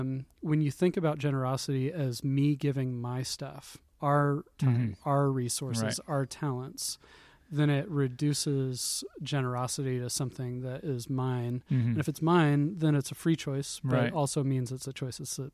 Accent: Portland, Oregon, United States; So I come from Portland

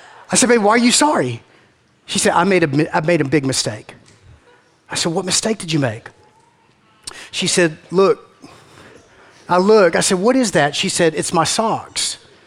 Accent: Macon, Georgia, United States; I'm from Macon, we say foyer.

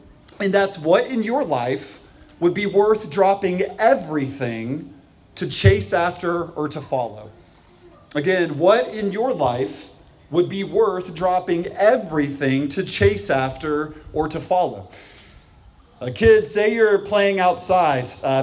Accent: Charlotte, North Carolina, United States; For those who don't know, I grew up in Charlotte, North Carolina, and when I was a kid, Lake Norman was a big deal.

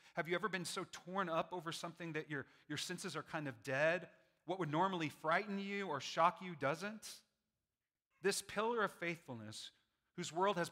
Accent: New Mexico, United States; now in North Carolina, United States; I'm from New Mexico, but now exiled or maybe found the promised land in North Carolina

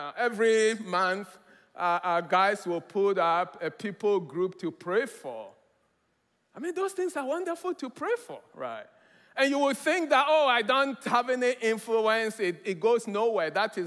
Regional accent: Ghana; Again, I grew up in Ghana in the 80s.

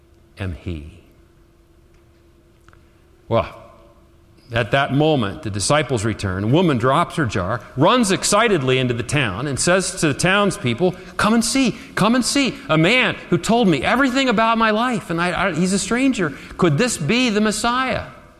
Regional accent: Pittsburgh, Pennsylvania, United States; And we're Steelers fans because we are from Pittsburgh

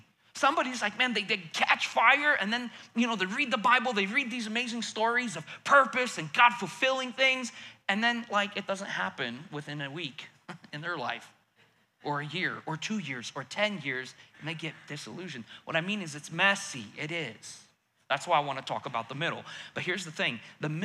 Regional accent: United States; I never experienced the Soviet Union. I grew up in the States.

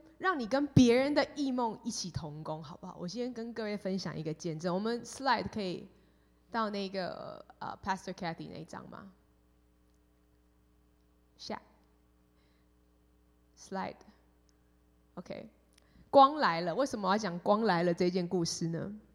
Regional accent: Taipei, Taiwan; 我从小在台北天母长大，我从来没有听过体花呢这个地方

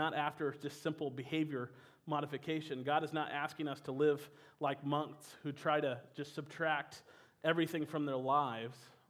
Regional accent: Missouri, United States; Northwest, I'm from Missouri.

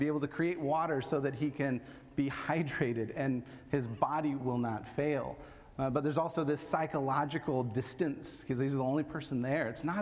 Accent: United States; I am way too direct as an American

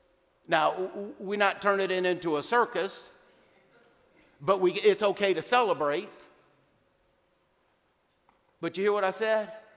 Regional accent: New York, United States; I grew up on the Lower East Side.

